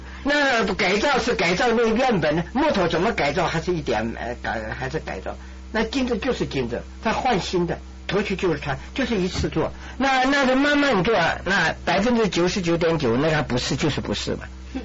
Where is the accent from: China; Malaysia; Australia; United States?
China; 我不是羞辱我们中国，我是中国人。